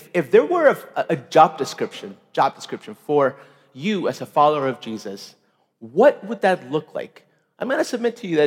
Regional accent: Bogotá, Bogotá Capital District, Colombia; English is a second language; I'm from Bogota, Colombia, hence my exotic accent.

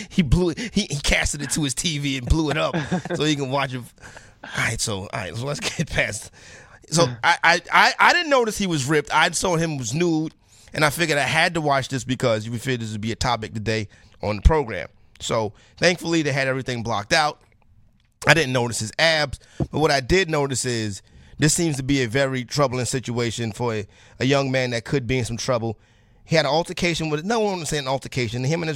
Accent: Harlem, New York, United States; I'm from Harlem, I would just play for the U.S. team.

